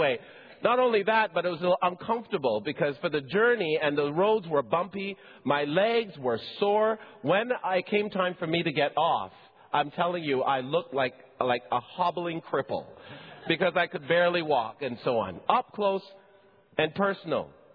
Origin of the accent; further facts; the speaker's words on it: Barbados; even though I'm from Barbados and used